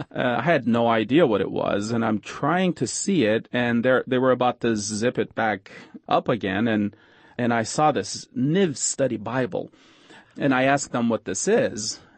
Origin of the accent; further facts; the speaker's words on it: Istanbul, Turkey; Well, I was born in Istanbul, the ancient Constantinople. Grew up there as a Muslim. Yes, my parents are Muslims from a Sunni background.